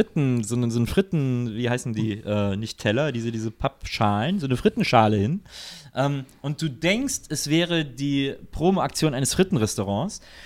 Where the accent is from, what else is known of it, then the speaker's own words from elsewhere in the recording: Cologne, North Rhine-Westphalia, Germany; Ich war neulich in Köln. Ich war in Köln gewesen. Cool. Meine Heimat ja eigentlich.